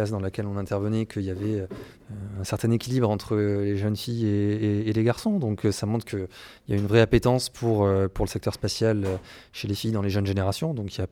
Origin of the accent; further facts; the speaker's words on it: Toulouse, Occitanie, France; Alors moi, très clairement, donc je suis toulousain, donc je suis un peu aussi tombé dans le spatial quand j'étais petit